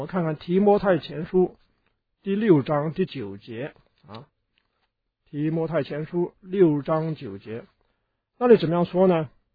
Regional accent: China; 可见我们中国人呢从生到死啊，都与这个金钱呢 啊好像拉上一个脱不开的关系啊。所以我说我们中国人呢对钱呢有一个结，是解不开的啊。

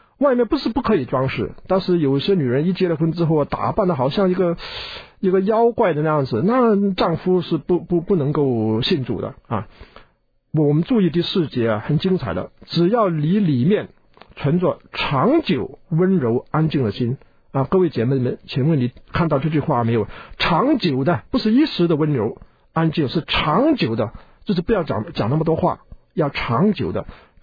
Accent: China; 这点是我们中国人要学的。

